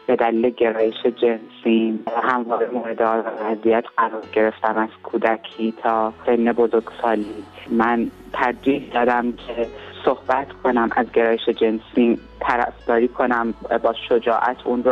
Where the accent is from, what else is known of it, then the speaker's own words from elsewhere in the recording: Iran; به عنوان همجنسگرا از ایران میام بیرون.